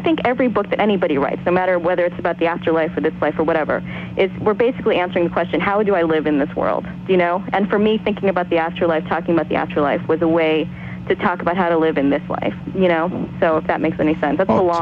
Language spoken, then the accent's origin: English; New York, United States; So, and as for me, I'm a novelist from New York, and I guess that's about it.